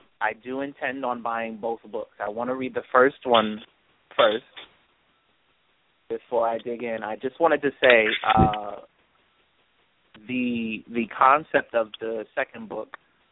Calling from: Brooklyn, New York, United States; I'm calling from Brooklyn, New York.

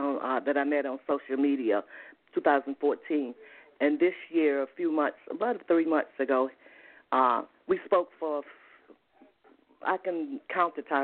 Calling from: Atlanta, Georgia, United States; I'm calling from Atlanta.

